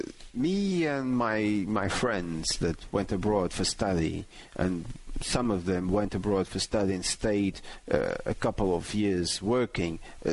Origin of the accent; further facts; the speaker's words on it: Madeira, Portugal; I'm from Madeira. I was born here 41 years ago. And it's been a pleasure to be living here, working here. And also, I've studied in Europe, but came back for work in Madeira, which is a nice place to work and to live.